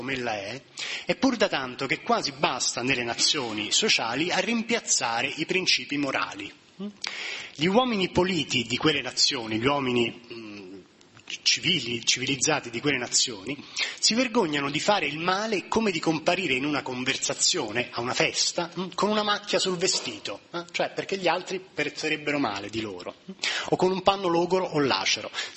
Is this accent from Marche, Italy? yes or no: yes; Macerata, Marche, Italy; Le colline maceratesi, sì, carine, graziose, io vengo da Macerata, lo so che sono belle